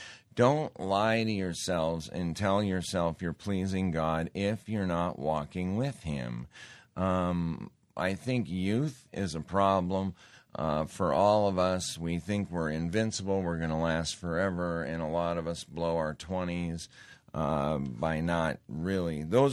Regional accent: Montana, United States; I did for years, and I grew up in Montana

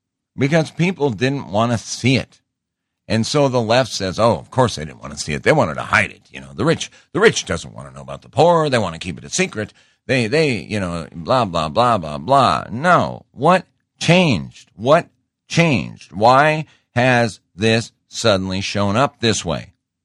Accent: Montana, United States; When I was growing up in Montana, we had a class called Home Economics.

